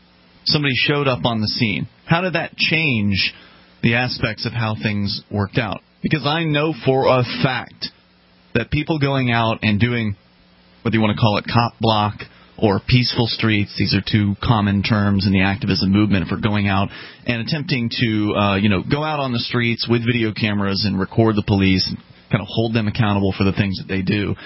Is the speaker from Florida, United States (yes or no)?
yes; Sarasota, Florida, United States; now in Keene, United States; Because I know where I come from. I come from Sarasota, Florida.